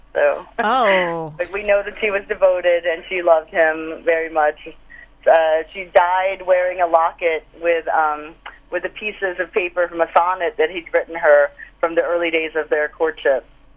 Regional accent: Philippines; English is a second language; now in United States; I'm an immigrant. I came here, you know, my family wanted a better life. And, you know, if you had told me growing up in the Philippines

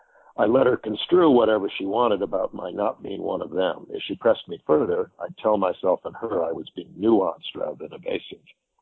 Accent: Midwest, United States; now in Europe; I'm American, a transatlantic commuter, not exactly an innocent abroad, but despite quite a few years resident in Europe, someone whose Midwestern roots show

